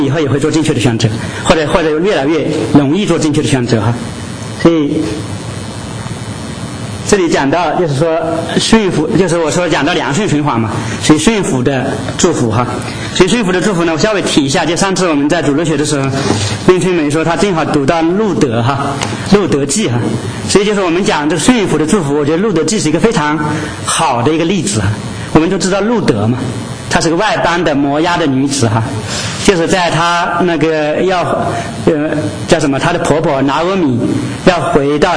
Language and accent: Chinese; China; 就是我们甚至从大陆过来的